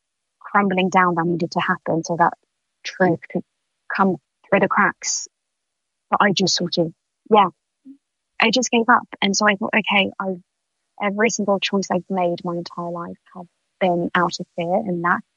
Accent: Île-de-France, France; also born or lived in Sweden; I was born outside of Paris. I'm half French, half Swedish. And so I grew up doing ballet, trained at Paris Opera Ballet School, which is quite a reputable school

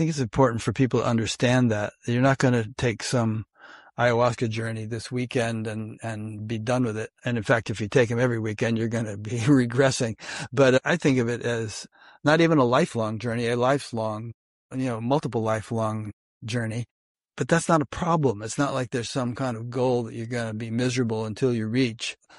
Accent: India; moved away as an adult; I am Indian born and brought up first 22 years in India

